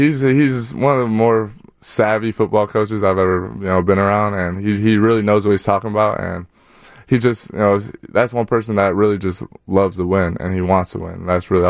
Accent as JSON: {"language": "English", "town": "Chicago", "region": "Illinois", "country": "United States", "said": "because I'm from the north, so I'm here from Chicago, so I don't really understand."}